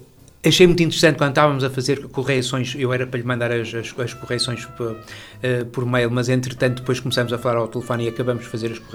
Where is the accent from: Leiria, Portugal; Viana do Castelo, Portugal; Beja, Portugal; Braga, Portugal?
Viana do Castelo, Portugal; eu nasci em Viana. E como nasci em Viana, eu tenho inconscientemente e até muitas vezes conscientemente uma influência muito grande da minha vivência de infância, que foi passada toda em Viana do Castelo, inclusivamente as minhas férias.